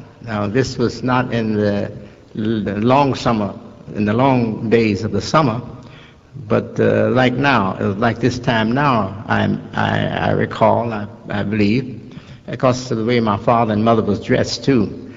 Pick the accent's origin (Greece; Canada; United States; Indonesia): United States; Chicago, Illinois; also born or lived in Detroit; My mother says she brought me from Detroit to Chicago in her arms when I was 11 months old. So I'm a Chicagoan, that's for sure.